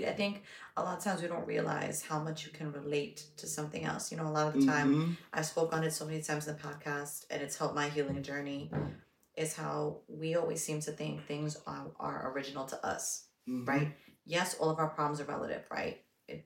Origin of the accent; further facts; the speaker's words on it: Bronx, New York, United States; also born or lived in Rockaway; whether we're from the Bronx, or we're from Rockaway, we moved out to as teenagers